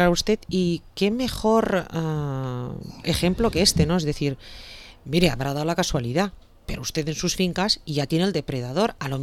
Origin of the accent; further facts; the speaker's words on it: Valencian Community, Spain; Yo recuerdo la primera vez que salí de la Comunidad Valenciana y me comí una naranja, me sentí estafada.